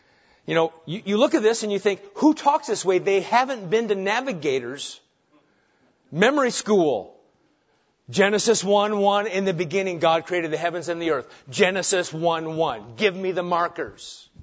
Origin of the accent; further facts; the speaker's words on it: Nebraska, United States; Now, for me, I grew up in Nebraska.